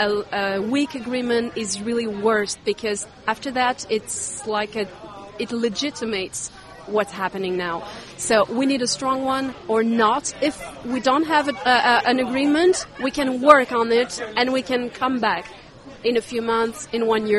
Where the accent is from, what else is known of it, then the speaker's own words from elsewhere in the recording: Canada; So what we need also, you know, I'm from Canada, for example.